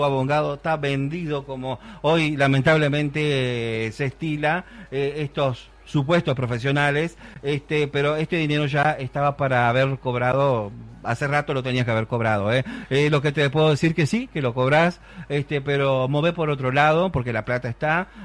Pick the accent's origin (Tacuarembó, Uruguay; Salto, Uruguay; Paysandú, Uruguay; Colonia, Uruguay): Salto, Uruguay; pero soy salteño, pero digo, la gente de Salto es envidiosa